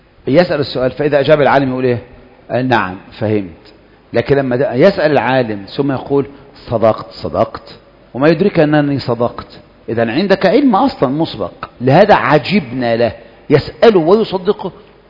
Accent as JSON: {"language": "Arabic", "town": "Kafr El Sheikh", "region": "Kafr El Sheikh Governorate", "country": "Egypt", "said": "أنا مثلا من كفر الشيخ من مصر"}